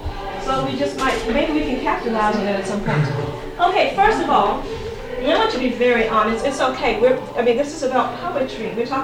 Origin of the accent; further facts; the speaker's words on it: Richmond, California, United States; I'm from Richmond, California. I teach high school and I teach junior college.